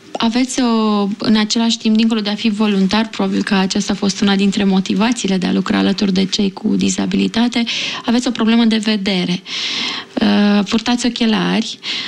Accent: Romania; Mie îmi place să spun că sunt român și îmi place țara mea

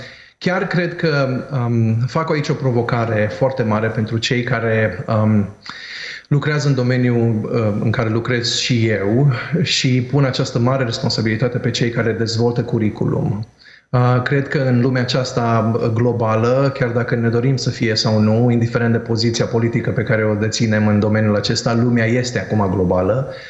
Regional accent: Romania; now in United States; eu n-am știut niciodată când sunt român până n-am plecat din România. Doar când am ajuns în America am știut că sunt român.

